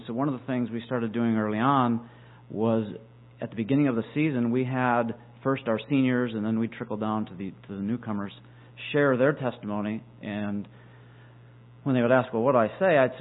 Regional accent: Michigan, United States; I was born in Michigan and reared there. I'm the third of 12 children.

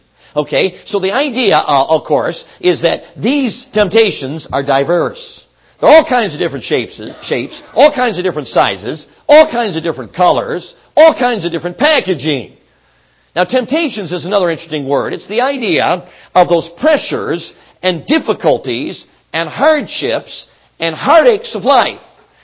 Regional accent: Chicago, Illinois, United States; Now, I grew up in Chicago. Somehow, I never was mugged.

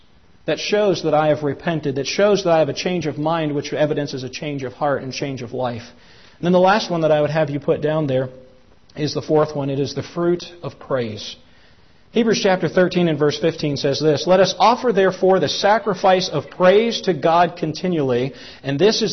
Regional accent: Pennsylvania, United States; Where I grew up in Pennsylvania, my dad and I, we used to do this in the spring.

